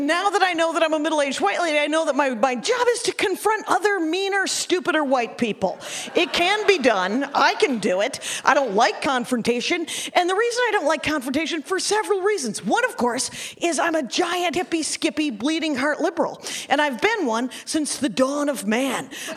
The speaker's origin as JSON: {"language": "English", "region": "Wisconsin", "country": "United States", "said": "Because I'm from Wisconsin."}